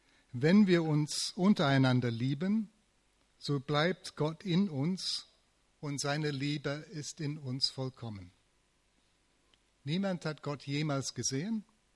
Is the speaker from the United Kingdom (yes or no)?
yes; England, United Kingdom; now in Germany; Ich muss sagen, es gibt zwei Dinge, mindestens, die in Deutschland besser laufen als in England, wo ich herkomme.